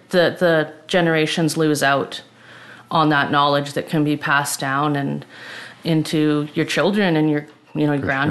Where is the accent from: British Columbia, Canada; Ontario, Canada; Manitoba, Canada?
British Columbia, Canada; Salmon Arm; suburban Indian because I didn't grow up on the reserve, but and I grew up in Salmon Arm my whole life.